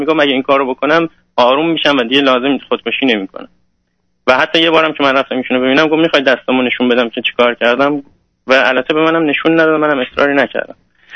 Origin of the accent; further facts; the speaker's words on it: Iran; moved away; من 3 سال از ایران اومدم